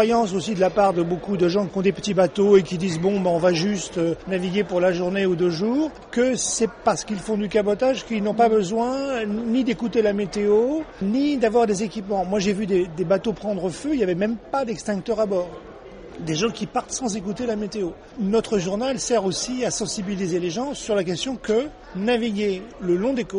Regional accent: Toulon, Provence-Alpes-Côte d'Azur, France; born there; now in Sète, France; Moi, je suis né à Toulon. J'habite Sète. C'est mon bassin de navigation habituel.

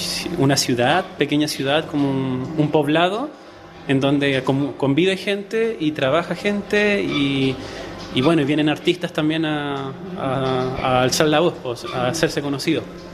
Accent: Valparaíso, Chile; Yo soy de Valparaíso, entonces una ciudad muy cultural también

